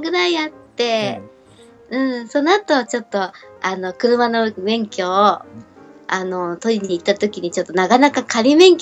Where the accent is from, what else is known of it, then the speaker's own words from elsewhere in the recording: Yokohama, Kanagawa, Japan; born there; now in Zama, Japan; 3歳ぐらいまでしかいなかったので